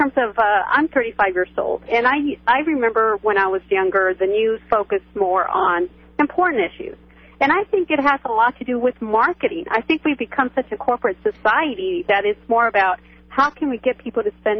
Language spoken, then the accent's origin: English; Mexico; moved away; But I personally grew up in Mexico. I was born and lived in Mexico several years, and you kind of see the difference.